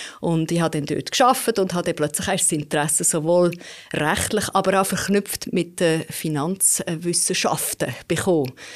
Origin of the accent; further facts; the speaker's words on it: Lostorf, Solothurn, Switzerland; Ich bin in Loschdorf-Solothurn aufgewachsen, ganz in einem kleinen Örtli, wo ich dann noch so ein bisschen ausserhalb in einem Weiler gewohnt habe